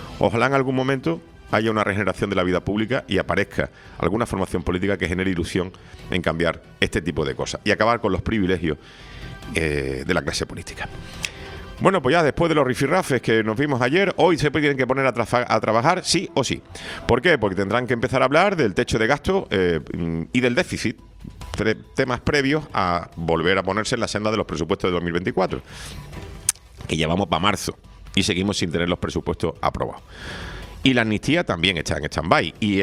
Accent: Canary Islands, Spain; yo soy de Canarias

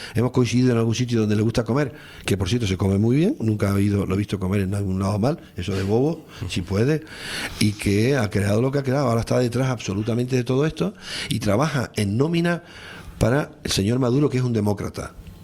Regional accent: Tenerife, Canary Islands, Spain; soy de Tenerife, pero aquello si me pierdo algún día me perderé en Lanzarote, yo tengo alguna cosita en Lanzarote

